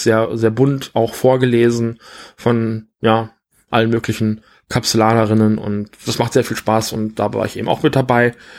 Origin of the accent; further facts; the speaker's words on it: Rheine, North Rhine-Westphalia, Germany; now in Stuttgart, Germany; Weil bis dahin auch noch ein bisschen Wasser durch die Ems fließt. Wie man bei uns in Rheine gesagt hat. Hier in Stuttgart ist es der Neckar.